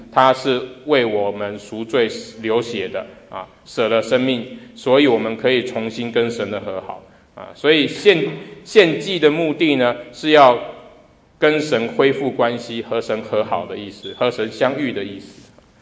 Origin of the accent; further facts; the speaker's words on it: Taiwan; moved away; 我老家在台湾好了啊，我已经很久没回去了啊，那我出国已经25年了。